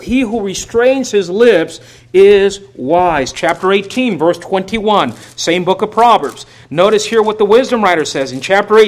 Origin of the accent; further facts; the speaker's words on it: California, United States; now in Oregon, United States; We grew up in California, and when we first moved to Oregon, people would immediately say, "Are you guys from California?" "Yes."